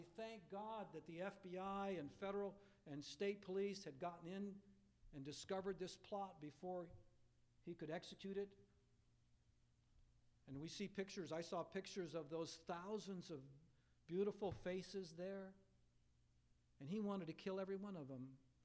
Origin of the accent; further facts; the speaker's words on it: Portland, Oregon, United States; I don't know if any of you read about the terrorist attempt in Portland, Oregon. That's my hometown.